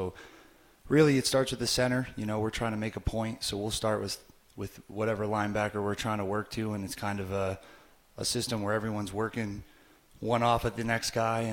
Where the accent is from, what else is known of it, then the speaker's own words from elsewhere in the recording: Massachusetts, United States; Yeah, so I'm from outside of Boston. I'm from Massachusetts, New Hampshire area. Like, I'm all around there.